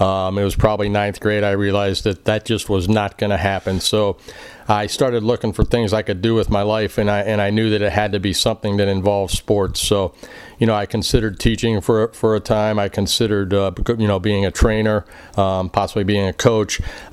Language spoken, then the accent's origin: English; Akron, Ohio, United States; I did not know where Medina was at the time growing up in Akron.